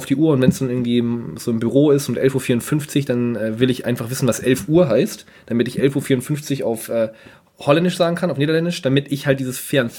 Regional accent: Germany; Ja, wo kommst du denn her? Ja, aus Deutschland. Ah, dann kann ich ja endlich Deutsch reden.

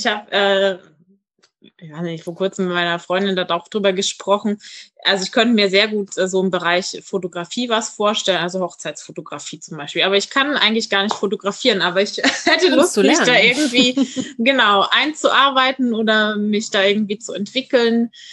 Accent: Saxony, Germany; Ich komme aus Sachsen ursprünglich.

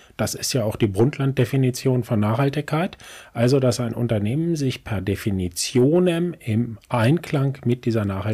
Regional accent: Braunschweig, Lower Saxony, Germany; ich bin gebürtiger Braunschweiger

